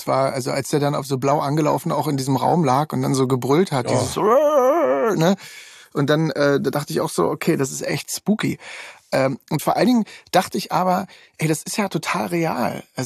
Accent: East Germany, Germany; ich komme aus dem Osten, ne?

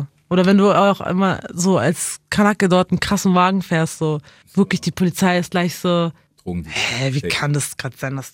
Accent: Munich, Bavaria, Germany; Und Giesing ist das Geilste von allen. Ich bin da geboren, da aufgewachsen und ich gehe niemals aus Giesing raus.

